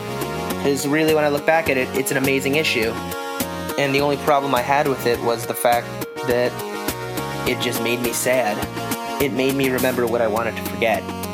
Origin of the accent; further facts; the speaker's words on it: Toms River, New Jersey, United States; Hurricane Sandy made its way up the East Coast and into my hometown of Toms River, New Jersey.